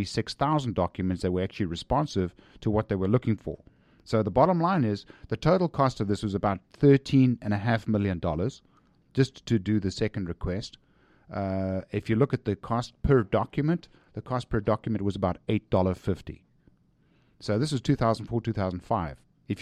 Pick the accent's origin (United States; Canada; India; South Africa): South Africa; born there; first language Afrikaans; English is a second language; I was born in South Africa, so my favorite passwords are typically in Afrikaans, which is my mother tongue